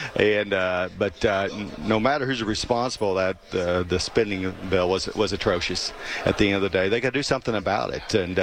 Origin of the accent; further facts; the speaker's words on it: Kansas, United States; Kansas, so that's my home.